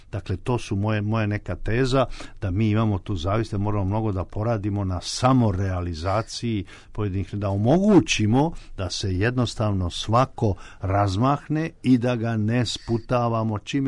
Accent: Serbia; mi to imamo, nažalost, kao Srbi

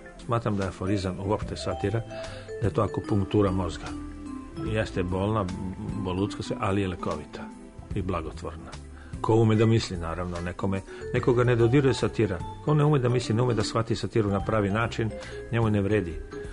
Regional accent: Kruševac, Šumadija and Western Serbia, Serbia; Ja sam iz Kruševca, tamo ko nema nadimak, taj nije iz Kruševca, iz grada samog. Tako da svi imam nadimak.

